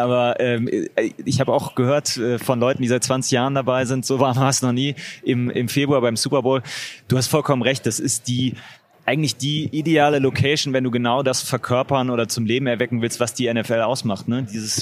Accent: Düsseldorf, North Rhine-Westphalia, Germany; Und als Düsseldorfer habe ich natürlich auch große Sympathien dafür gehabt.

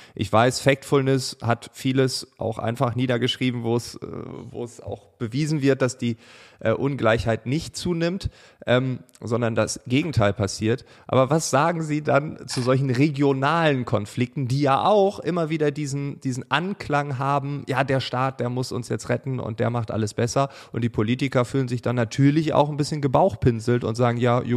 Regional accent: Berlin, Germany; Wir kommen beide aus Berlin

